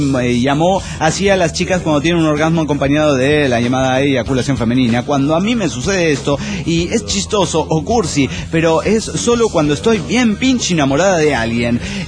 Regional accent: León, Guanajuato, Mexico; Hola, soy el autista de Lyon, Guanajuato

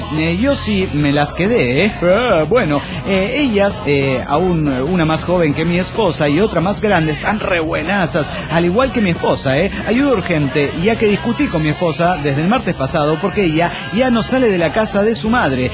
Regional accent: Güemes, Argentina; de Güemes, Argentina.

